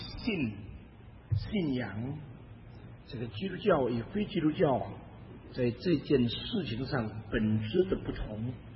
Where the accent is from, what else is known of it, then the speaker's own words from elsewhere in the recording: China; 比如说我们中国人的医学原理，从西方的医学原理有一些很不同的地方。